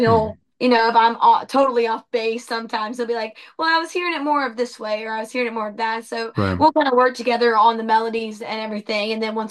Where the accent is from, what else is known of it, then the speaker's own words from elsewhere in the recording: Alabama, United States; I grew up in Alabama.